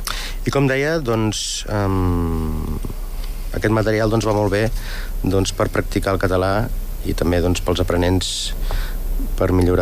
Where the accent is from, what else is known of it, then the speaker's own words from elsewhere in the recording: Catalonia, Spain; No, soc català